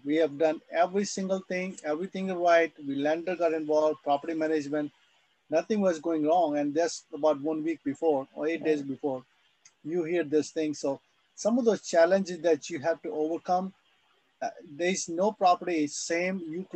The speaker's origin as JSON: {"language": "English", "town": "Dallas", "region": "Texas", "country": "United States", "said": "We are from Dallas, by the way."}